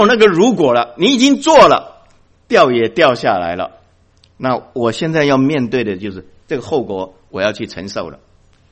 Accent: China; 我们中国人讲三筋动骨啊

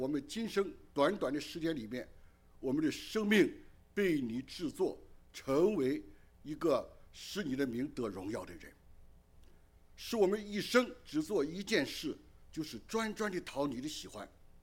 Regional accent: China; 我们人生，我们中国人的观念，那个福气一定要在圣经里边被圣经改变

